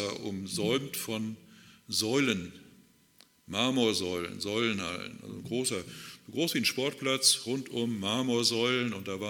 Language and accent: German; Kirchhundem, North Rhine-Westphalia, Germany; also born or lived in Schleswig-Holstein; Meine Eltern kamen aus Ostpreußen, sind dann in den 50er Jahren umgesiedelt ins Sauerland und bin aufgewachsen in Brachthausen, Kirchhundem. Da haben wir gewohnt, in Altenhundem habe ich Abitur gemacht, Lennestadt.